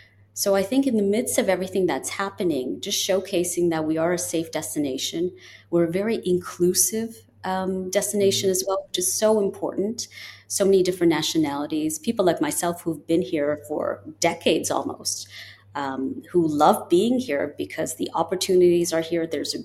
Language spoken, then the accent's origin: English; Canada; now in United Arab Emirates; I'm from Canada, he's from Germany